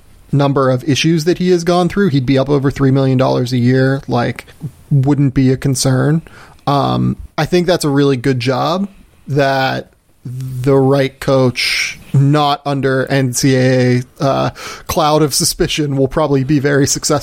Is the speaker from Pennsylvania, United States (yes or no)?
yes; Pittsburgh, Pennsylvania, United States; And look, like I grew up in Pittsburgh. Like I, you know, is an hour and a half, 2 hours from Morgantown.